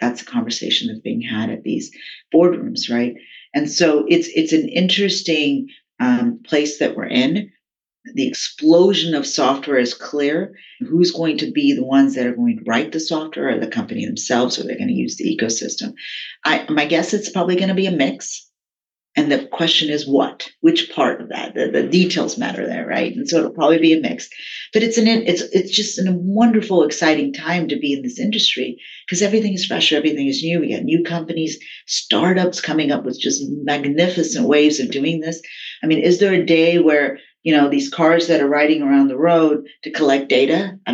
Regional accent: Texas, United States; also born or lived in India; I was born in India. I came over as a child. I spent most of my early years in Texas

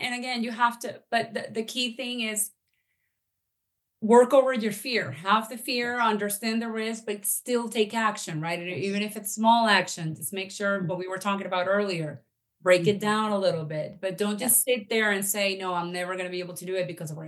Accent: Venezuela; moved away; I'm from Venezuela, and my country is going through a lot of stuff.

